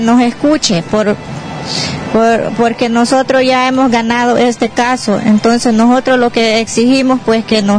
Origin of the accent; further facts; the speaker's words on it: Gracias a Dios, Honduras; Todos somos indígenas misquitas de la Mosquitia.